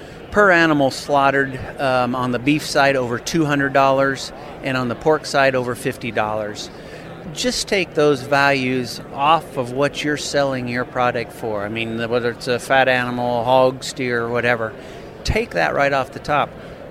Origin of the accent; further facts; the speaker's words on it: Nebraska, United States; I'm a producer from South Central Nebraska, about 100 miles southwest of Lincoln, Nebraska.